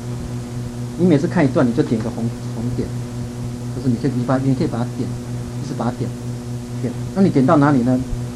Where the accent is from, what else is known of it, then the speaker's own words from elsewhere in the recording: China; 我们中国人是赚了钱就留给子孙